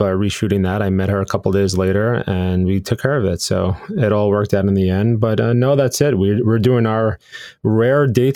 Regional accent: New York, United States; here from New York.

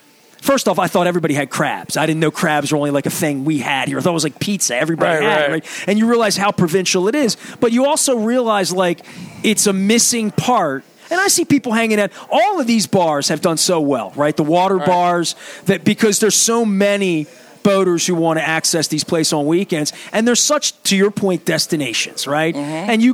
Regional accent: Colgate, Maryland, United States; I grew up in Colgate, and I grew up, relatively poor.

